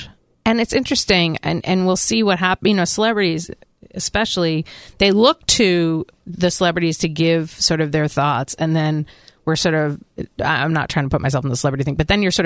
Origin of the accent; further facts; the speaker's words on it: Boston, Massachusetts, United States; You know, I'm a tough cookie. I'm from Boston, so I'm tough.